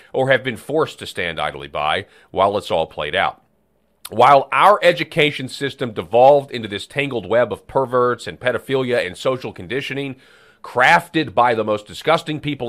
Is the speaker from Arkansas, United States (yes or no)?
yes; Arkansas, United States; in addition to Oklahoma, Arkansas, my home state, Florida, and New Mexico have launched similar programs